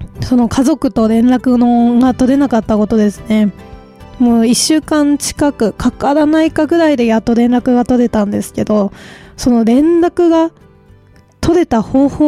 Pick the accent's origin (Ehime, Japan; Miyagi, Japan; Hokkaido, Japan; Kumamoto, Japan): Miyagi, Japan; 地元が宮城県なので、実際には家族が体験したわけなんですよ。